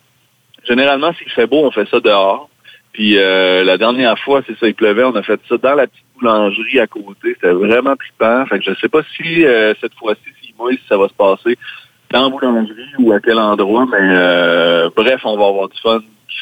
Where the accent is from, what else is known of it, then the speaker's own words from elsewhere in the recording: Quebec, Canada; Je viens de la Beauce, je viens de la musique country, de la chanson.